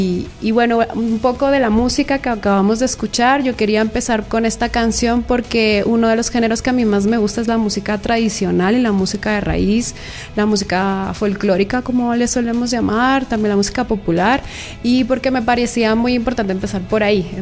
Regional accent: Madrid, Community of Madrid, Spain; now in Ecuador; yo soy tamborera, vengo de Madrid, de España, pero vivo en Ecuador como 8 años

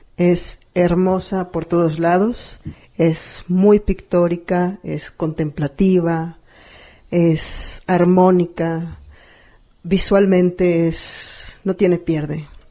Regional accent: Mexico City, Mexico; tengo 44 años, soy de la Ciudad de México

